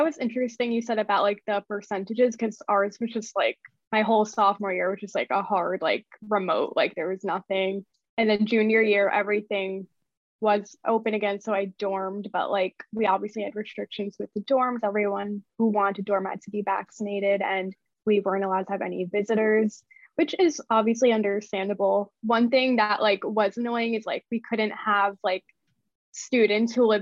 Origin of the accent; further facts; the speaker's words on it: Massachusetts, United States; and I'm from Massachusetts, so it's about like a 6 hour by train or by car.